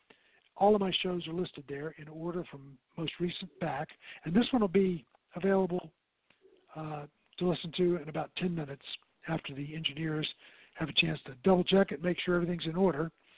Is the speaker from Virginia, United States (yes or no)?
yes; Virginia, United States; I'm an old Virginian. I grew up there in the Old Dominion, the land of Jefferson and Washington and all those great guys.